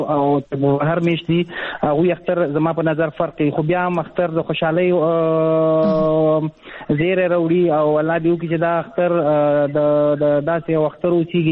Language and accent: Pashto; Afghanistan; now in Pakistan; مونږ په افغانستان په پاکستان کې کډوال یو مهاجر یو